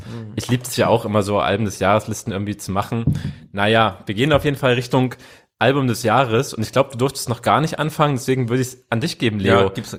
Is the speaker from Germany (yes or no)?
no; Luxembourg; Ich komme aus Luxemburg.